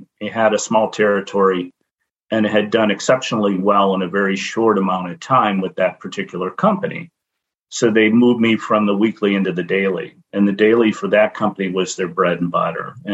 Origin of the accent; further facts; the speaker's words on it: Medina, Ohio, United States; I'm in Cleveland, Ohio, or actually Medina, Ohio.